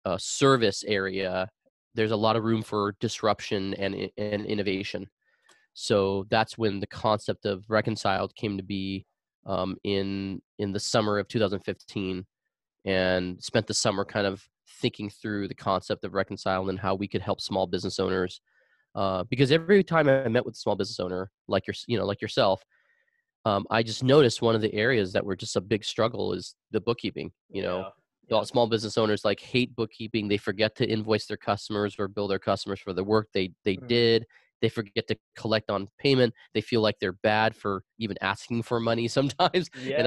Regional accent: Arizona, United States; Yeah. So I was born and raised in Arizona. I was born to Cambodian, my parents are Cambodian refugees. So they came over in early 1980s to Arizona, and I was born a few months after they came.

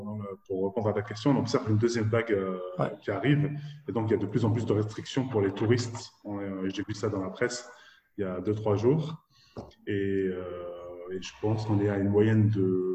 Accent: Nice, Provence-Alpes-Côte d'Azur, France; moved away as an adult; now in Dubai, United Arab Emirates; j'ai 36 ans, je suis français d'origine marocaine, de confession musulmane. J'habite à Dubaï depuis presque 4 ans maintenant. Je suis originaire de Nice.

